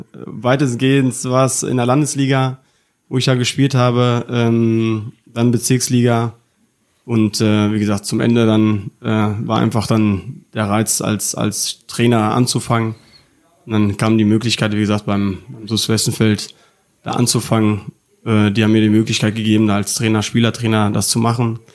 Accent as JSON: {"language": "German", "town": "Neheim", "region": "North Rhine-Westphalia", "country": "Germany", "also_born_or_lived": "Sundern", "said": "bin 37 Jahre alt. Ich komme aus Neheim, wohne jetzt hier seit 2 Jahren, habe jetzt gebaut, vorher in Sunnan gelebt"}